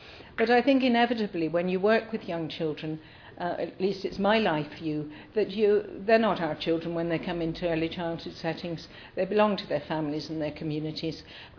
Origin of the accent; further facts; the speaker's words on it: Scotland, United Kingdom; And my next language will be Gaelic, because I think as a Scot, be leaving maybe in an independent Scotland, I better learn the indigenous language.